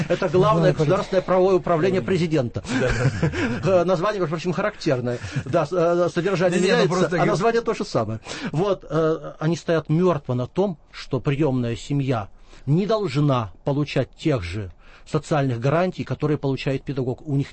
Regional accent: Omsk, Omsk Oblast, Russia; Вот я дружу в моем родном городе Омске с замечательной организацией

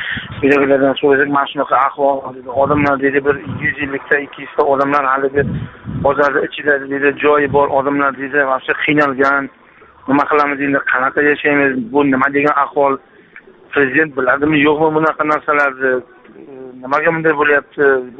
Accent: Chiroqchi, Qashqadaryo Region, Uzbekistan; Aslida biz mana bu Qashqadaryoni Chiroqchidanmiz, Chiroqchi rayonidan.

